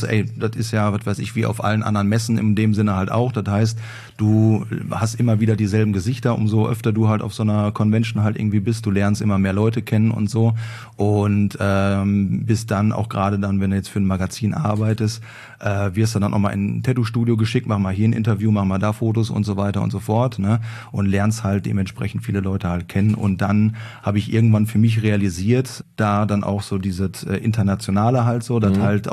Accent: Herne, North Rhine-Westphalia, Germany; born there; also born or lived in Bochum / Duisburg / Bielefeld / Mülheim; Gebürtig nicht. Gebürtig bin ich aus Herne.

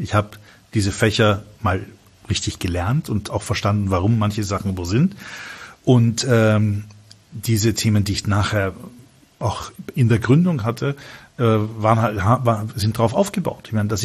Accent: Vienna, Austria

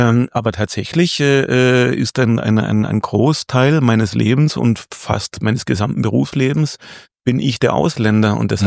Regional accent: Friedrichshafen, Baden-Württemberg, Germany; born there; in meiner Geburtsstadt Friedrichshafen.

